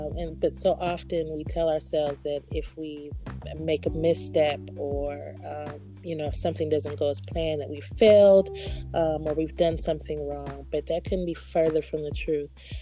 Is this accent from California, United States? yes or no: yes; Oakland, California, United States; and I'm thinking Oakland because that's where I'm from. Gotta take it back to my hometown.